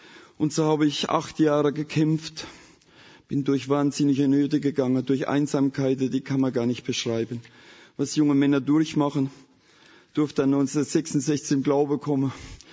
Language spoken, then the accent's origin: German; Rhineland-Palatinate, Germany; accent: Palatinate dialect; Ihr merkt, ich komme aus der Pfalz, habe Dialekt und ich möchte mich jetzt schon für eure Mühe bedanken, mich zu verstehen.